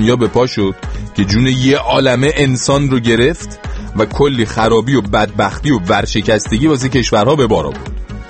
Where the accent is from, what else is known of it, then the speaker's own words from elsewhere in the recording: Iran; از جمله بنده که اینجا نشستم ایرانی هستم و همیشه وطنم رو دوست دارم، ایران رو دوست دارم